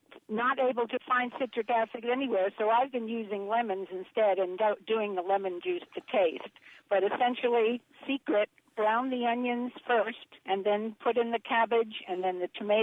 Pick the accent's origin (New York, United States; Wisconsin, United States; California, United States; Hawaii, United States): New York, United States; I grew up in New York.